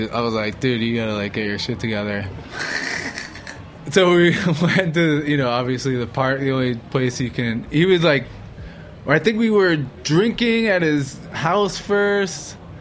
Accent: Boston, Massachusetts, United States; I grew up in Boston

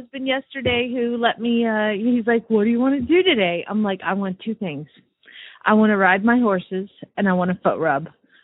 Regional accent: Phoenix, Arizona, United States; from Phoenix, Arizona.

